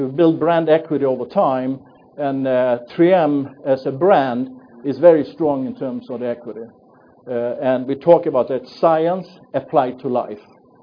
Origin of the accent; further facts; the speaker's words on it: Sweden; moved away as an adult; also born or lived in France / Belgium / Russia / United States; We were born and raised in Sweden. We left Sweden in 1991 and since have lived in France, in Belgium, in Russia, United States twice, and I also had a stint in Hong Kong.